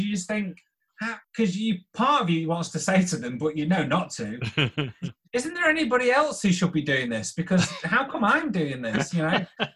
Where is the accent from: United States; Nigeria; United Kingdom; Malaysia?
United Kingdom; Macclesfield, North West England; people in my hometown here kind of know my stuff. And I've been fortunate enough to do things for a number of local businesses. So my work, you know, from time to time can be seen around Macclesfield, which is really nice.